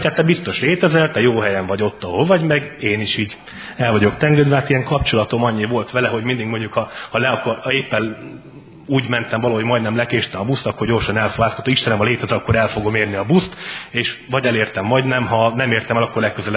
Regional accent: Székesfehérvár, Fejér, Hungary; born there; now in Szombathely, Hungary; Én Székesfehérváron születtem elég fiatalon, és csak az idők múlásával ide Szombathelyre kerültem. Körülbelül most már 7 éve feleségemmel itt élünk Szombathelyen.

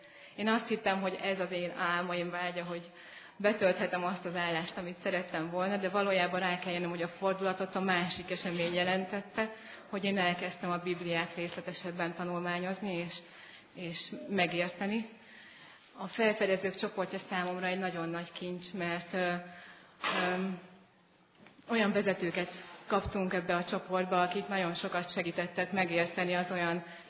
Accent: Szombathely, Vas, Hungary; Szombathelyen születtem, itt is nőttem föl, az egyetemi éveket pedig Sopronban töltöttem, közgazdásznak tanultam, illetve az is lettem. Alapvetően egy hiteltelen, mondjuk úgy, hogy alkalmi katolikus családban nőttem fel.

